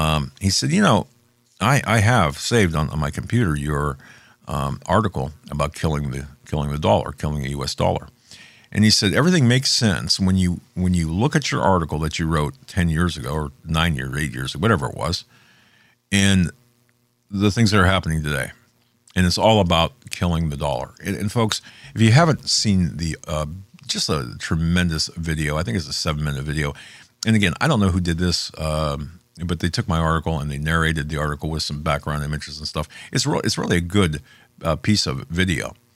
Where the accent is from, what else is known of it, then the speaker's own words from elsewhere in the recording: Erie, Pennsylvania, United States; A good friend of mine, Pat Campbell, from Erie, from my hometown in Erie